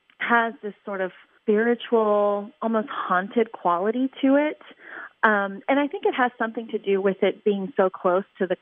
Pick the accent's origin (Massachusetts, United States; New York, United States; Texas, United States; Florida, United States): Texas, United States; Houston; also born or lived in McAllen, United States; So I was born in McAllen, Texas. And McAllen, Texas is about 3 to 5 miles from the U.S.-Mexico border.